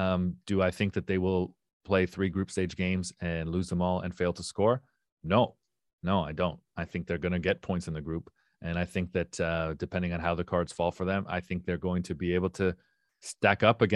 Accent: Canada; And I feel, as a Canadian fan, I'm very thankful that they're a part of this group of players you're talking about

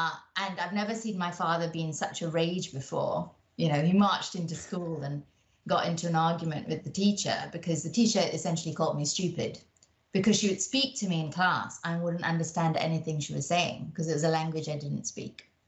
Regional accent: Malaysia; also born or lived in London, United Kingdom; I was born in Malaysia and because my father worked in the government service, my family moved a lot. So depending on where he was stationed, we moved. So whilst I was born in Malaysia, I spent some formative years in London and then returned to Malaysia

